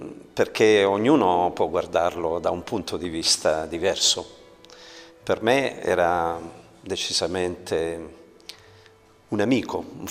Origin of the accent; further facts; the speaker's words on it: Terlizzi, Apulia, Italy; born there; una parrocchia di Terlizzi, che è la mia città natale, nella quale tuttora vivo e opero